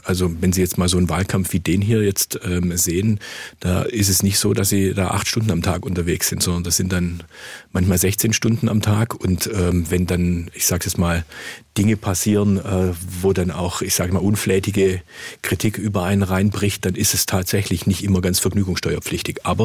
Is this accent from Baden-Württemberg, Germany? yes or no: yes; Gingen an der Brenz, Baden-Württemberg, Germany; wir sind beide in Gingen an der Brenz aufgewachsen, er ist ein paar Jahre jünger.